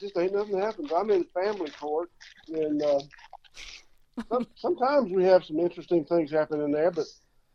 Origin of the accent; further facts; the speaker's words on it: the South, United States; Well, you know, we're from the South.